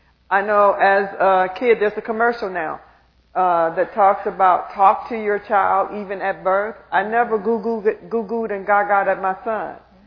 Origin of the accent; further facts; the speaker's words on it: Tennessee, United States; I'm from Tennessee.